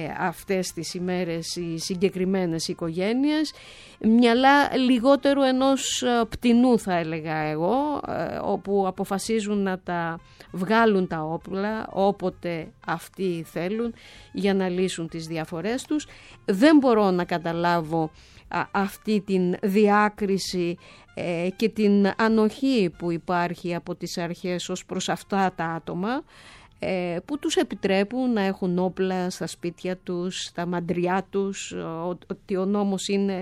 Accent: Heraklion, Crete, Greece; Για μένα που κατάγομαι από την Κρήτη, από το Ηράκλειο

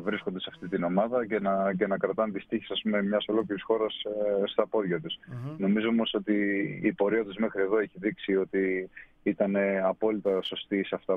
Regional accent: Greece; αλλά εμείς είμαστε Έλληνες και έχουμε δείξει ότι στο παρελθόν οι έδρες δεν μας φοβίζουν.

